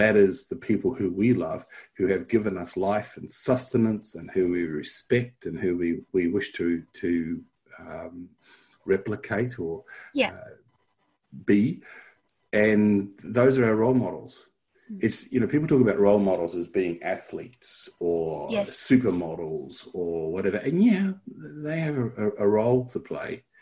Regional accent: New Zealand; I was born in New Zealand, and this is was a very big rock.

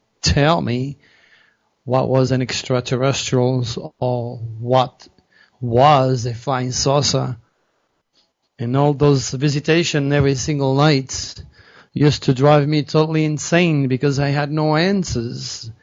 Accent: Scottsdale, Arizona, United States; I will be doing a presentation right here in my hometown at the Vision Quest Metaphysical Bookstore, which happens to be probably the biggest and the most busiest bookstore in Scottsdale, in Arizona.

